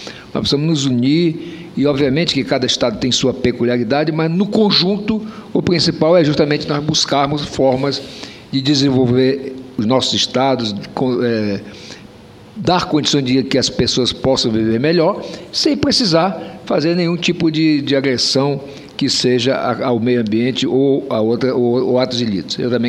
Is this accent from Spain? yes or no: no; Brazil; Nós que somos da Amazônia, Vossa Excelência que é lá do lado oeste, eu que sou do extremo norte da Amazônia